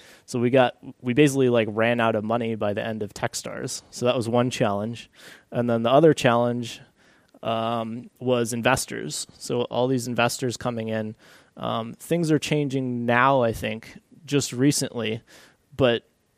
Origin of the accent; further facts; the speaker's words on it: New Mexico, United States; He was in Los Alamos, which I grew up in New Mexico. It was only a couple hours away.